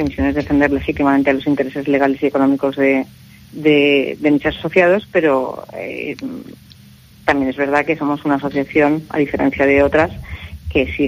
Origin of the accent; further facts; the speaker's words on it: Valencia, Valencian Community, Spain; yo soy de Valencia. Yo vivo en Valencia. Mi sede está en Benidorm.